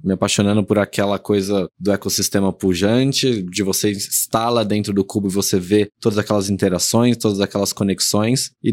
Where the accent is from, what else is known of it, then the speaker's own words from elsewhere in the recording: São Paulo, Brazil; Ambos os cursos eu fiz aqui em São Paulo, na Universidade de São Paulo, na USP, cresci e vivi aqui em São Paulo com os meus pais